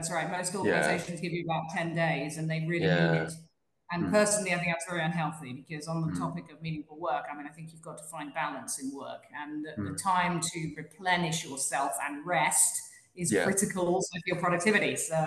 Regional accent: England, United Kingdom; moved away as an adult; also born or lived in United States; I grew up in England. I studied in at Hull University in the UK. I studied business and management. And quite shortly after I graduated, ended up moving to the US.

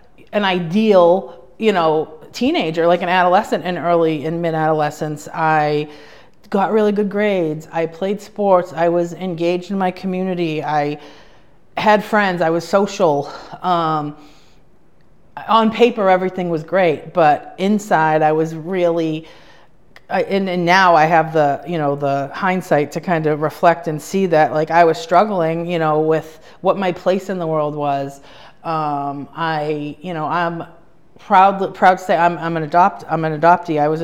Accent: Massachusetts, United States; I grew up here on the North Shore of Boston, not in Danvers, but in a town about 15 minutes away. So my whole life has basically been spent in this geographical location.

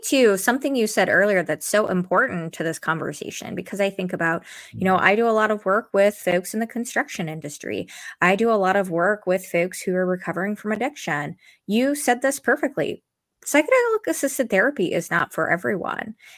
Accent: Nebraska, United States; I shared with you, I'm from Nebraska.

